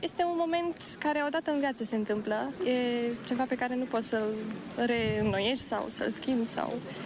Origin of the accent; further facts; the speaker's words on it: Suceava, Suceava County, Romania; Eu sunt tocmai de la Suceava.